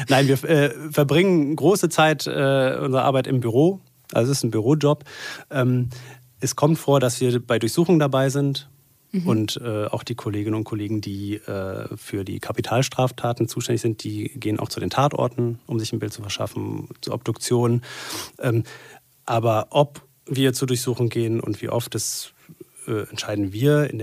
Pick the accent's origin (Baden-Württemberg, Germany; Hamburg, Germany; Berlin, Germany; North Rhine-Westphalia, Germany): Berlin, Germany; born there; also ich bin ja gebürtiger Berliner und habe meinen ganzen Freundeskreis hier in Berlin. Ich war nur zum Studium und zum Referendariat weg und bin ja auch wieder zurückgekommen, weil ich gerade wieder nach Berlin wollte.